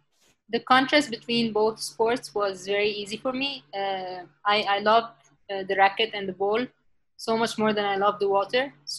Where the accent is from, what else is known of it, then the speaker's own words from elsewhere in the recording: Alexandria, Alexandria Governorate, Egypt; I'm originally from Alexandria in Egypt.